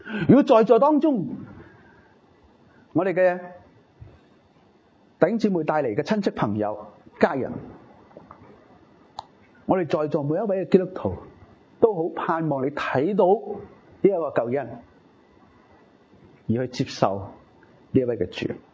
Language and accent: Cantonese; China